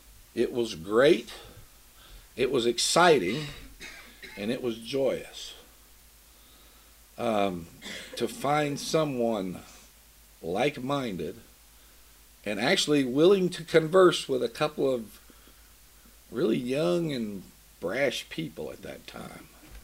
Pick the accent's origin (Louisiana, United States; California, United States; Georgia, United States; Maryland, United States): Georgia, United States; also born or lived in West Virginia; I was from Georgia and West Virginia.